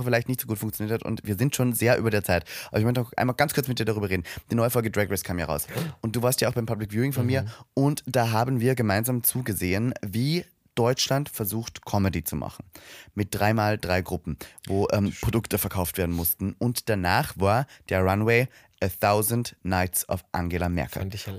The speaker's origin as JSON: {"language": "German", "country": "Austria", "said": "Vor allem ich als Österreicher, bei uns gibt es keine Kitas."}